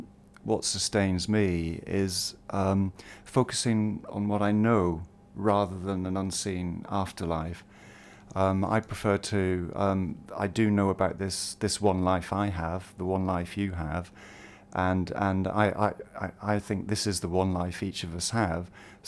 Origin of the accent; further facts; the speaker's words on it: Northern Ireland, United Kingdom; I grew up a Catholic in Northern Ireland, and I probably realised I was an atheist quite young, at about 12 or 13